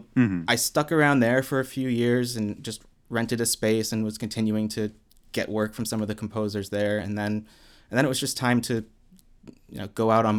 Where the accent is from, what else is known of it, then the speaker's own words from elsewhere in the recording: Boston, Massachusetts, United States; now in Los Angeles, United States; And everyone said that the options were New York and LA, and I'm from Boston, and I thought I would like New York